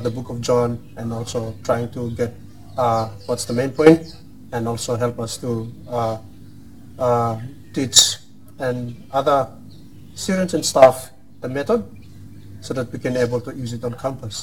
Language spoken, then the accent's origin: English; Solomon Islands; I'm from the Solomon Islands, and I've been in a family who's a Christian family, and it's 4 of us